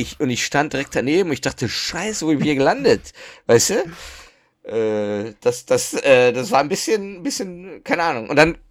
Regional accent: Düsseldorf, North Rhine-Westphalia, Germany; bin ich in Düsseldorf aufgewachsen.

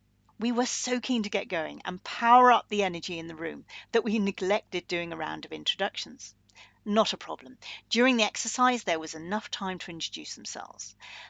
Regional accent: United Kingdom; Well, I am British, so a perfect choice for me.

